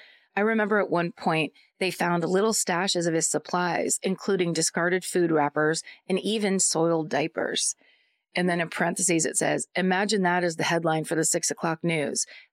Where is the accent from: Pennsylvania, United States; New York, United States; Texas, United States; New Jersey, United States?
Pennsylvania, United States; Wilkes-Barre; My hometown murder happened in the fall of 2014 in the Pocono Mountains in Pennsylvania. I happen to be home in Wilkes Bar.